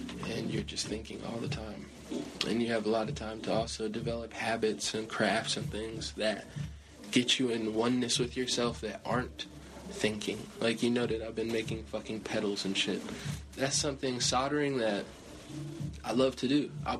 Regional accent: Chicago, Illinois, United States; Like, man, I'm from Chicago. My family's from Chicago.

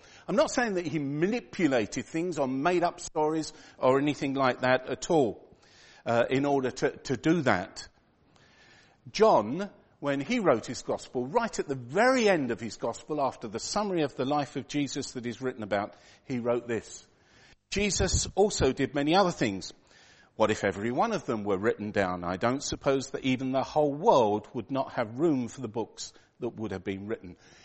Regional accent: London, United Kingdom; born there; also born or lived in France / Argentina; I was born in Whitechapel in London, which I think makes me just about as British as it's possible to be. During my late teens and early 20s, I went to live and work in France for 3 years.

